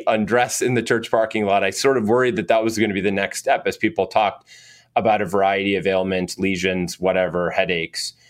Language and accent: English; Boston, Massachusetts, United States; born there; I was born in Massachusetts, in the Boston area, and I am the son of a pediatrician.